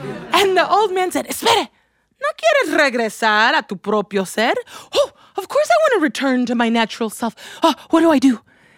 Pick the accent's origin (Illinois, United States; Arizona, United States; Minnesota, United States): Illinois, United States; Chicago; growing up in Chicago and traveling to Colombia, where my familia lives. We would always dance Colombian cumbia.